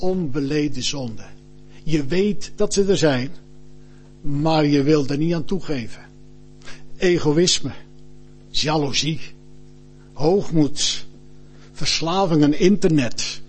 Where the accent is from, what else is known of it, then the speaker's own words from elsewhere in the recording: Brandwijk, South Holland, Netherlands; Ik kom uit Brandwijk en in Brandwijk ligt tegen het plaatsje Molenaarsgraaf aan.